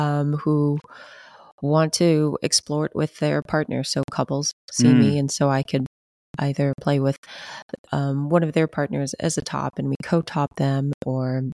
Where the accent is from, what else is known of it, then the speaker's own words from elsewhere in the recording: United States; born there; immigrated here as refugees from Vietnam. And then I was born here in the States.